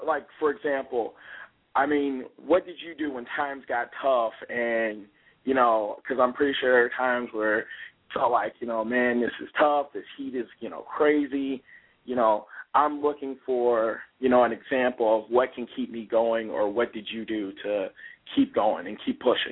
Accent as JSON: {"language": "English", "town": "Hammond", "region": "Indiana", "country": "United States", "said": "Hey, I'm from Hammond, Indiana."}